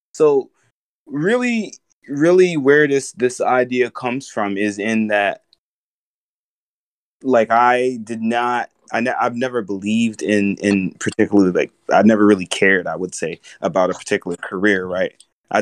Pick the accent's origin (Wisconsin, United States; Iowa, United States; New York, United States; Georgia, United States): Georgia, United States; Brunswick; now in Asia; I'm from Brunswick, Georgia. I grew up like in the same city where they shot Ahmaud Arbery. I'm from the block, but I just live in Asia.